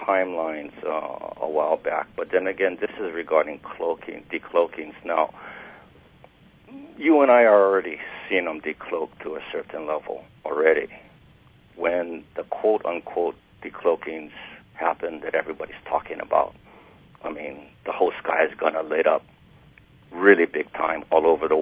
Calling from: Oakland, California, United States; And anyway, I'm calling from Oakland.

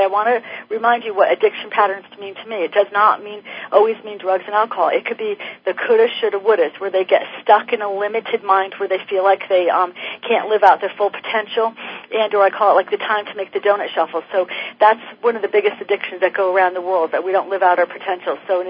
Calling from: Florida, United States; I'm calling from Florida.

